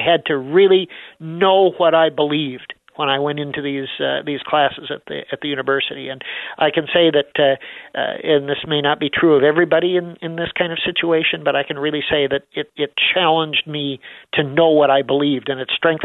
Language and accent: English; Midwest, United States; part of it has to do with the fact that I'm from the Midwest.